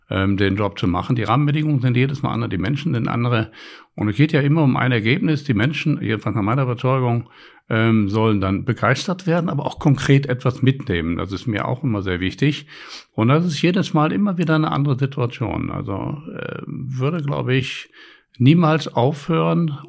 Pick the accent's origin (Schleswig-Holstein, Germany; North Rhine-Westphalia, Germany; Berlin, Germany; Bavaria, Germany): North Rhine-Westphalia, Germany; Duisburg; ich bin ja in Duisburg zur Schule gegangen.